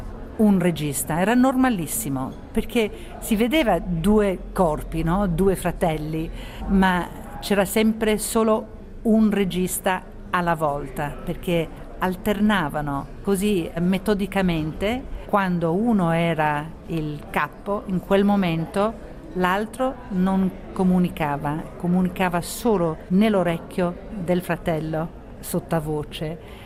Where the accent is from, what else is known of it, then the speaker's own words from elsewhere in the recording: England, United Kingdom; also born or lived in Italy; io sono cresciuta in Inghilterra di madre inglese, sono più inglese probabilmente, ma sono nata in Italia con padre italiano. Ho fatto la scuola in Inghilterra